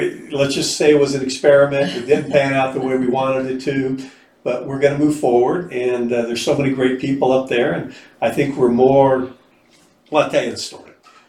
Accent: San Diego, California, United States; moved away as an adult; now in Utah, United States; I'm from San Diego. I grew up and pretty much spent my entire life in San Diego. Now I'm living in the mountains in Utah.

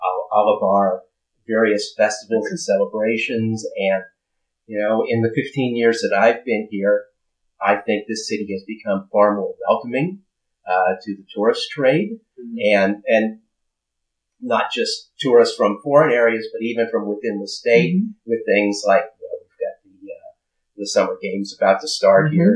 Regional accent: San Dimas, California, United States; also born or lived in Pomona; I grew up in California. I was born in Pomona, grew up in San Dimas, California, which, of course, is best known now as the home of Bill and Ted.

